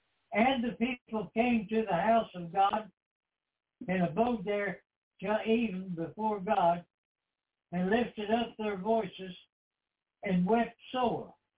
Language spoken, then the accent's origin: English; Kentucky, United States; And within the place that I grew up here in Meade County of Kentucky, we only had three churches, really.